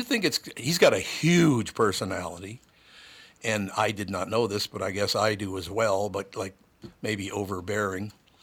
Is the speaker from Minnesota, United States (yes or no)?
yes; Long Prairie, Minnesota, United States; born there; I was born in Long Prairie, Minnesota.